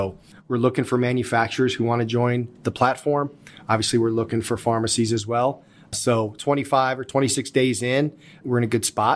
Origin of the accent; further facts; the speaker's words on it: Ohio, United States; Yeah, I'm originally from Ohio. Just honestly come from a long line of basketball family.